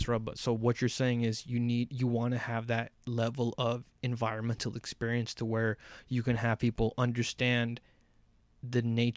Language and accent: English; Los Angeles, California, United States; Because, you know, we're from South Central, we have our own struggles